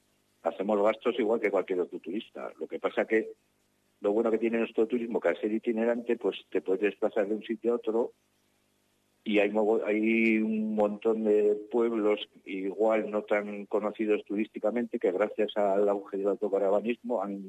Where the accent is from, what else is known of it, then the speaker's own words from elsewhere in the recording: Vitoria-Gasteiz, Basque Country, Spain; yo soy de Gasteiz